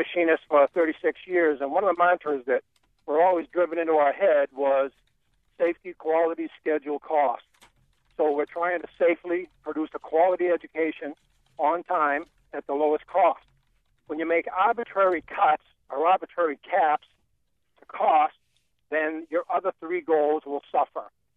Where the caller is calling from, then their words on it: Maine, United States; I'm calling from Maine